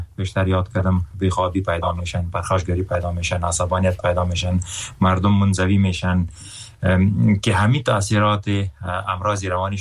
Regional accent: Afghanistan; من افغان هستم

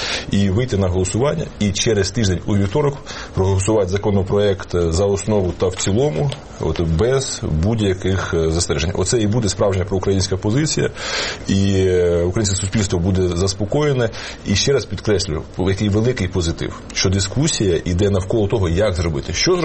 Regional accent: Dnipro, Dnipropetrovsk Oblast, Ukraine; Я з Дніпра, і я українізував сотні людей

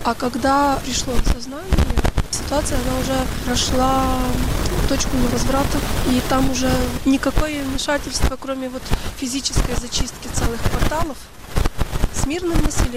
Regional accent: Lviv Oblast, Ukraine; Я родилась в Жопве. Это территория под Львовом.

